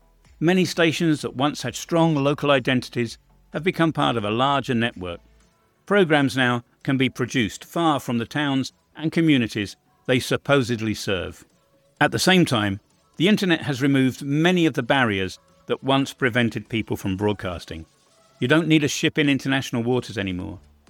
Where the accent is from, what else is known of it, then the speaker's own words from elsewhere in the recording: United Kingdom; now in Bosnia and Herzegovina; I'm British, but I have lived in Bosnia for a long time.